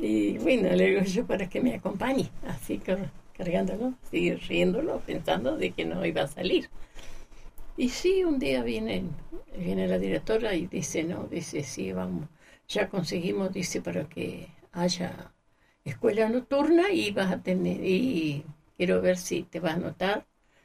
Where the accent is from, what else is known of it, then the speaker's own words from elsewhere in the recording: Alto Río Senguer, Chubut, Argentina; ¿sabe que yo soy de Alto Río Senger, el señor?